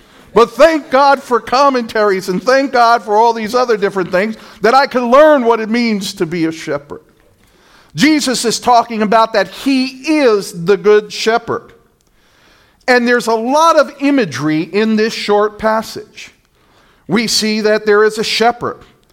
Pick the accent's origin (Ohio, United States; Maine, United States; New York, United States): New York, United States; New York City; I grew up in New York City. No clue what a shepherd was. No clue about sheep.